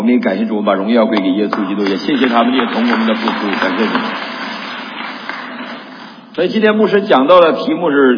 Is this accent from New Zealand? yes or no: no; China; now in United States; 我们从中国来到美国，我们有一个美丽的梦想，对不对？